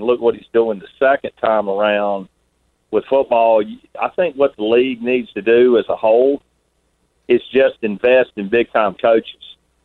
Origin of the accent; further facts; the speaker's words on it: North Carolina, United States; Well, not much. Look, I'm from North Carolina